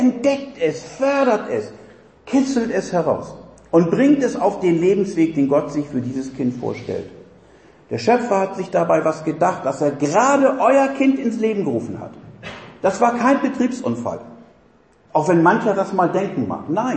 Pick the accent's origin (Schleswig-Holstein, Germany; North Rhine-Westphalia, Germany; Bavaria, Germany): Schleswig-Holstein, Germany; Ahrensburg; Da gab es mal in Ahrensburg, in meiner Heimatstadt, so eine nette Geschichte.